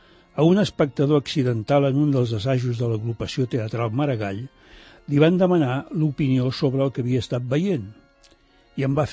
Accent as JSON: {"language": "Catalan", "town": "Barcelona", "region": "Catalonia", "country": "Spain", "tie": "born or raised there", "said": "1965 varen començar a viure amb la meva esposa a la Floresta. El meu barri de Barcelona era Gràcia"}